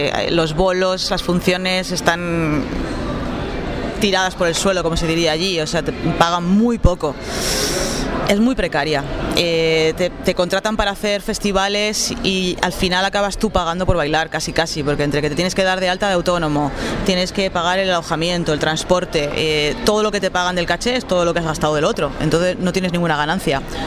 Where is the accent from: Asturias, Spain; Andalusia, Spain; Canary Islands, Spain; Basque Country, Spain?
Basque Country, Spain; En el País Vasco, por ejemplo, que es de donde yo soy